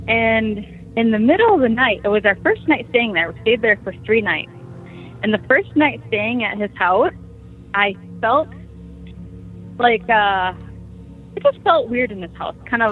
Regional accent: Michigan, United States; Oh, I was just going to say, because I'm from Michigan.

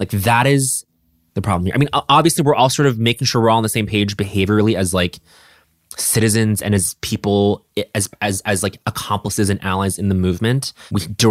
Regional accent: New York, United States; Let's just say de Blasio, at least as a New Yorker, like let's say like de Blasio is.

